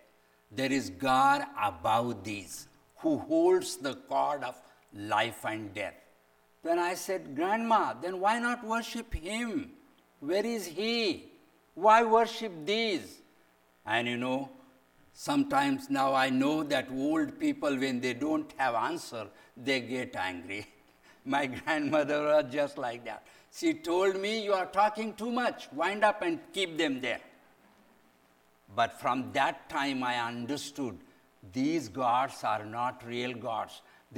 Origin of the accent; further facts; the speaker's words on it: India; English is a second language; As I mentioned that I come from Hindu background, caste Hindu background. I was born and brought up in a merchant family. My people are all merchants. They are almost called like Jews of India.